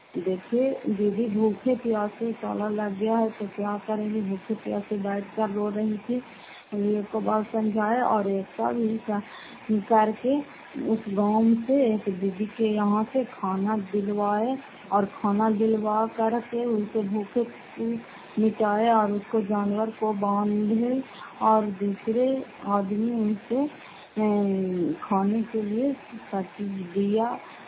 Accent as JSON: {"language": "Hindi", "town": "Fatehpur", "region": "Bihar", "country": "India", "said": "घर फतेहपुर पंचायत मकरौदा जिला नालंदा खराब कचरा ब्लॉक की निवासी हूँ"}